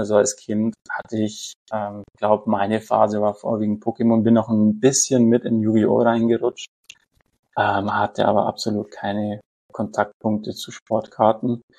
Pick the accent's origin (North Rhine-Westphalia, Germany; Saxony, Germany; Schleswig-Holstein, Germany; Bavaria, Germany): Bavaria, Germany; Ansonsten, ja, ich bin aus dem Allgäu, 30, sorry, muss ich korrigieren, vor kurzem 31 geworden.